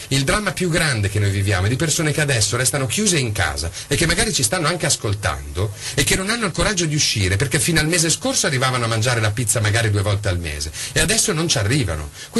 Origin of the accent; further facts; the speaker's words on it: Bologna, Emilia-Romagna, Italy; Io sono bolognese da 38 anni, quando sono nato.